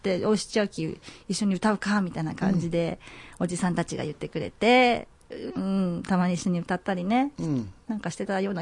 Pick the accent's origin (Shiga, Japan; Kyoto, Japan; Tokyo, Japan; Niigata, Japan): Niigata, Japan; Nagaoka; 私は、今は長岡市になりましたけど、長岡の寺泊出身です。